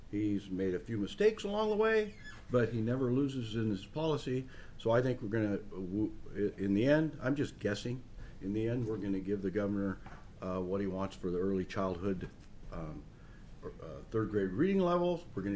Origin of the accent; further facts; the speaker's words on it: Hood River, Oregon, United States; I'm from Hood River, born and raised there. My family has a pear orchard up there.